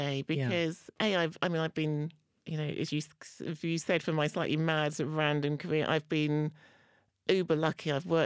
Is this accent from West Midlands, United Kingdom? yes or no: no; London, United Kingdom; when I grew up in East London, it was pretty multicultural, mm-hmm. and was becoming increasingly multicultural.